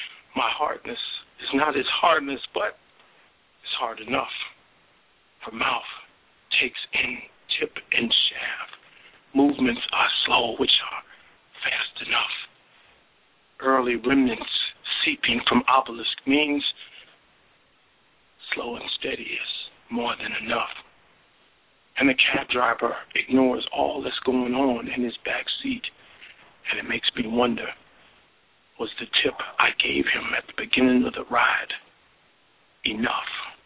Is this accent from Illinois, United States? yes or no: yes; Chicago, Illinois, United States; I am from the South Side of Chicago, what I believe is the best city in the United States of America.